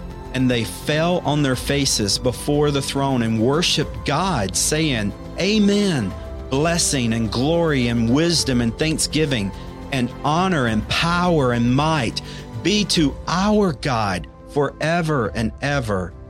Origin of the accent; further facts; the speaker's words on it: North Carolina, United States; born there; I was born in Western North Carolina, in a very rural area of Western North Carolina.